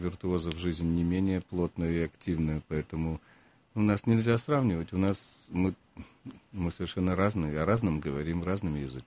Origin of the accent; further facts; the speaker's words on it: Rostov-on-Don, Rostov Oblast, Russia; born there; Я родился в Ростове, это третий концерт в туре.